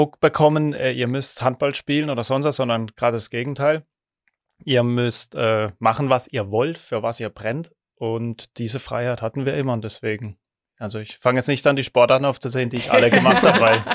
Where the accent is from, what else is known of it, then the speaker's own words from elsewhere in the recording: Schwanau, Baden-Württemberg, Germany; In der Ortenau, wie du schon gesagt hast, in Schwanau, auf einem kleinen Dorf, Teilort mit guten 1000 Einwohnern damals. Und daher sehr dörflich geprägt mit Landwirtschaft drumherum. Und das ist meine Kindheit.